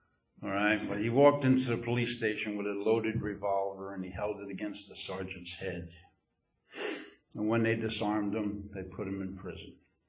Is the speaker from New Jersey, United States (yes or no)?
yes; New Jersey, United States; Now, after about 11 months, I'm from Jersey, so I was sitting on Sandy Hook and down the beach down there